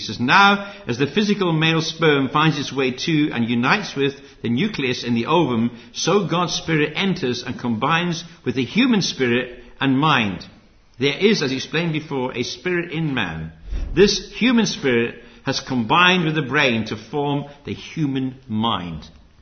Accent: Zimbabwe; I know when I was a kid growing up in Rhodesia, we had the radio.

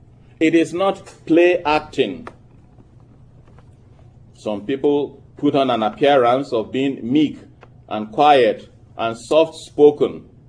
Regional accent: Ghana; I was sent to my home country, Ghana.

